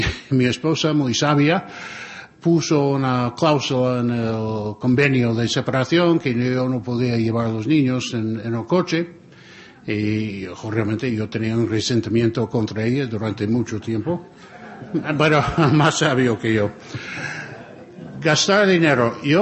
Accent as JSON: {"language": "Spanish", "country": "United States", "tie": "born there", "also_born_or_lived": "Spain", "moved": "as an adult", "said": "llevo más tiempo en España que en los Estados Unidos. Nací en los Estados Unidos y me marché a los 25 años. Llevo unos 40 años ya en España."}